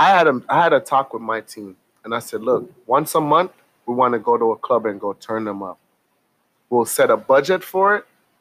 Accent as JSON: {"language": "English", "country": "Jamaica", "said": "Jamaican culture is different. The way we were brought up is different, mm-hmm. right? For example, in my hometown, if you had an event coming up and you already got a date, your flyers out, I would not put an event on your date."}